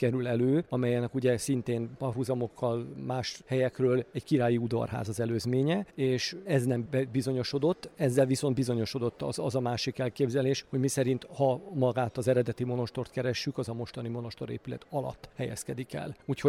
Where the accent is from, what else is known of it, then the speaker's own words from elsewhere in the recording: Sopron, Győr-Moson-Sopron, Hungary; az én szülővárosomra, Sopronra gondolok